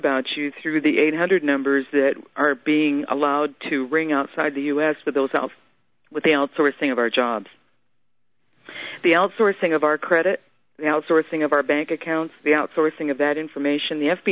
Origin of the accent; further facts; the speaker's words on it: Midwest, United States; And so my fault that I grew up in the Midwest